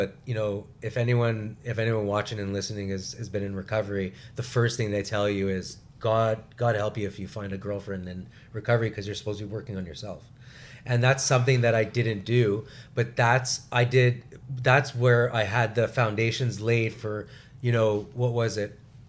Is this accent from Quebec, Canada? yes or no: yes; Montreal, Quebec, Canada; I was born and raised in Montreal, and all of a sudden I just get married 1 year and I moved to Ottawa